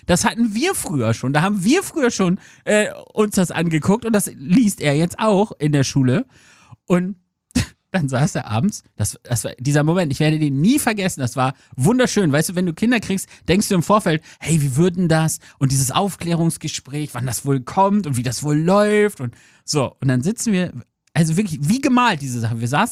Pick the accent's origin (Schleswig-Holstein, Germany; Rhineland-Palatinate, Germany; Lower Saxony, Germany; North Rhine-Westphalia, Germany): Lower Saxony, Germany; Und ich als Ostfriese musste hier die ganze Zeit nippen.